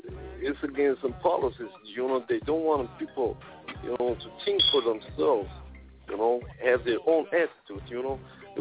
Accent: Iran; Yo, I'm from Iran.

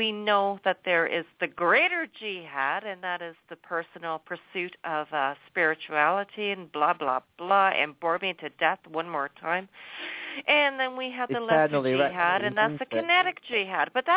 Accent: Canada; I am an Anglophile. I'm a Canadian. I'm a subject of the queen.

